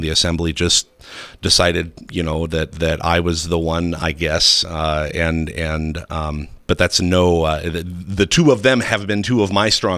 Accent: Nebraska, United States; And I think that's my experience growing up in Nebraska, was that we tend to be a pretty practical people

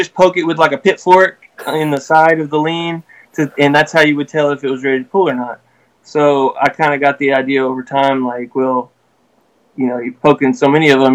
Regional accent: Lubbock, Texas, United States; Yeah, I grew up in Lubbock. Well, right outside the city limits. Okay. So, or in the cotton fields. But yeah, born and raised here.

